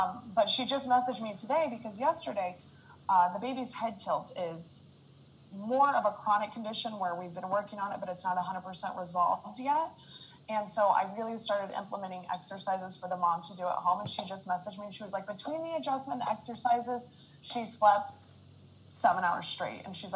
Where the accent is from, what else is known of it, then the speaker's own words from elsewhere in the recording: Midwest, United States; I grew up in the Midwest and everything was like meat and potatoes.